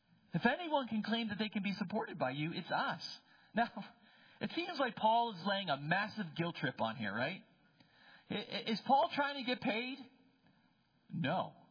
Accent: New Jersey, United States; Anyway, I'm from New Jersey. We don't have barns.

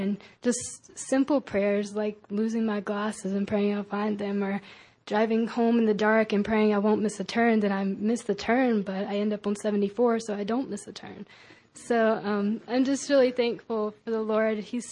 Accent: North Carolina, United States; I'm from North Carolina, and I'm a freshman missions major.

